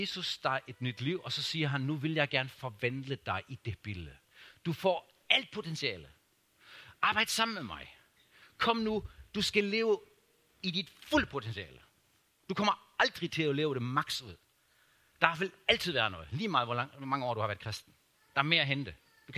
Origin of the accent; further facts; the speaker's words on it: Germany; jeg voksede op i Tyskland